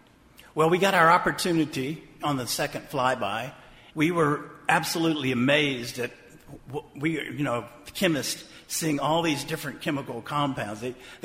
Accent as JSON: {"language": "English", "town": "Huntsville", "region": "Alabama", "country": "United States", "tie": "born or raised there", "said": "I grew up in Huntsville, Alabama in the 1960s during the middle of the space race."}